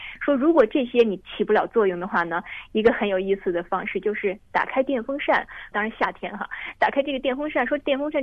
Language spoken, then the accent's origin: Chinese; China